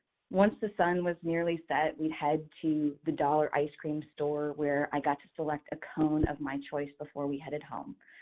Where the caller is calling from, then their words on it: Champaign, Illinois, United States; I'm calling from Champaign.